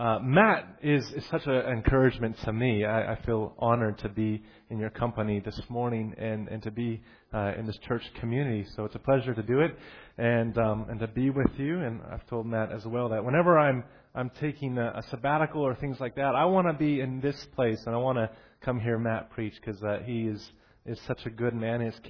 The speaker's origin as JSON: {"language": "English", "town": "Vancouver", "region": "British Columbia", "country": "Canada", "tie": "born or raised there", "also_born_or_lived": "Alberta / Seattle, United States", "said": "So I was in Alberta, in Vancouver, in Seattle. That was my hometown areas. And I studied at both sides as well. So I was back and forth. But I was in Vancouver before I moved out this way."}